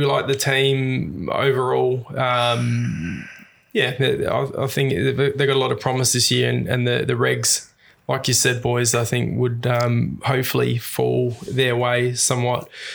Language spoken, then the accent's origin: English; Australia; I'm very biased towards following Daniel as an Aussie, Daniel Ricciardo.